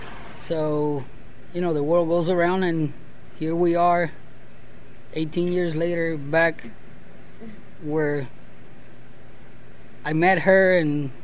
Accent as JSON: {"language": "English", "country": "Puerto Rico", "tie": "born or raised there", "said": "when I grew up in Puerto Rico"}